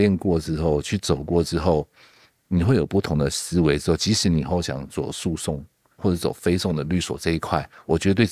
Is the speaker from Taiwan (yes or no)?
yes; Taiwan; moved away as an adult; also born or lived in United States; 我觉得台湾就是我不是从小就在美国长大